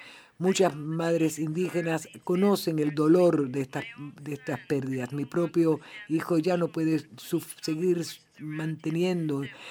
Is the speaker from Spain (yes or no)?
no; South Dakota, United States; nací y me crié en Dakota del Sur.